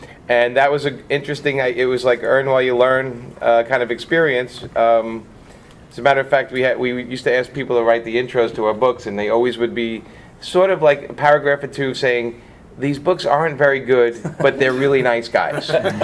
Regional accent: Brooklyn, New York, United States; accent: Brooklyn; I love having Frank next to me because my Brooklyn accent is completely gone almost.

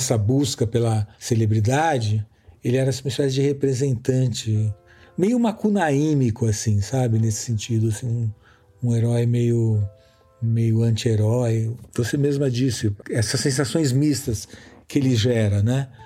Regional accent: São Paulo, Brazil; also born or lived in Rio de Janeiro; E como paulista também, que depois morei muitos anos no Rio, tenho adoração pelo Rio.

